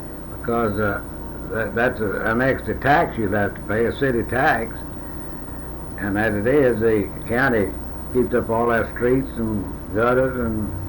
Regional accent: Matagorda, Texas, United States; born there; I was born in Matagorda.

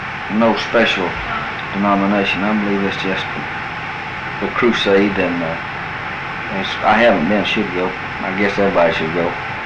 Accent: River Junction, Florida, United States; born there; I was born in River Junction, Rail Junction, approximately 100 miles from here near Chattahoochee. But my family, actually, we were living in St. Joe at the time.

